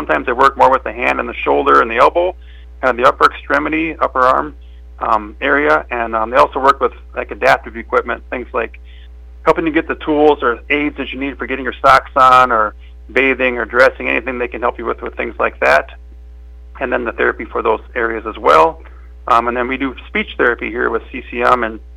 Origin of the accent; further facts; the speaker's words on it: Minneota, Minnesota, United States; So I'm from Mineota originally. Met my wife Lisa a long time ago, and we met out in Rapid City, and we moved back here to Mineota about 15 years ago to be closer to my parents.